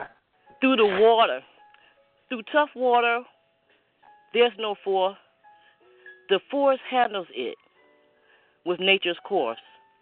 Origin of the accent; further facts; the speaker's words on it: Michigan, United States; And I'm originally from Michigan, which my mom is actually on the line now. She's from Michigan.